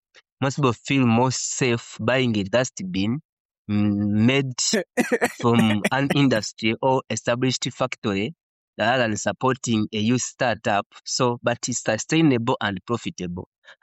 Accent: Central Region, Uganda; But currently, I'm born and raised in Central Uganda. Yeah, where I'm residing is Central Uganda.

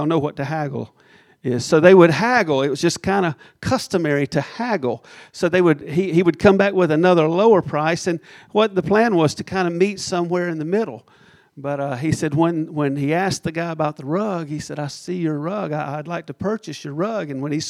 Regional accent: the South, United States; accent: southern drawl; So I'll continue in my southern drawl for the rest of the story.

